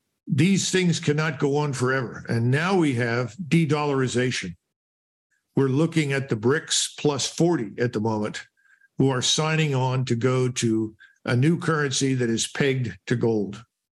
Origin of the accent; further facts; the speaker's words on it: Philadelphia, Pennsylvania, United States; I mean, I grew up in Philadelphia. I can tell you there hasn't been a clean election in that place for 50 plus 60 years.